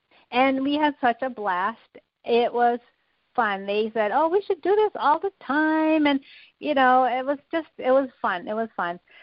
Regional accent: Philippines; I'm not Chinese. I'm Filipina.

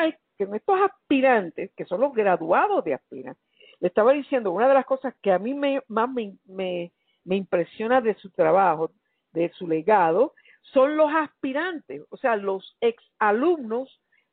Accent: Puerto Rico; como una boricua que fue y una boricua que soy yo.

